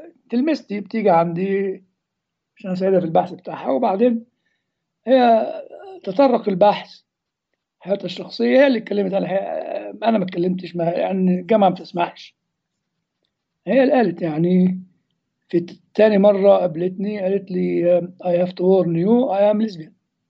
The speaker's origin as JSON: {"language": "Arabic", "country": "Egypt", "said": "انا مسيحي، يعني كون انا مصري دي حقيقه بيولوجيه، ما هياش اعلى حقيقه عندي. اعلى حقيقه عندي إن أنا مسيحي"}